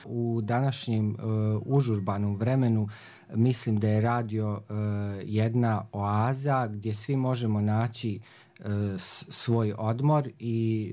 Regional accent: Banja Luka, Republika Srpska, Bosnia & Herzegovina; rođen sam u Banja Luci i odrastao sam, danas se zove Lazarevo, nekad je zvao se Budžak. Rođen sam i odrastao u radničkoj porodici

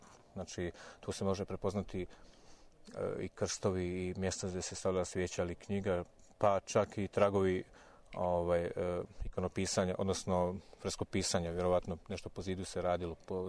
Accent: Prnjavor, Republika Srpska, Bosnia & Herzegovina; iz Kremne, prostor likovne kulture, znači dolazim iz Prnjavora

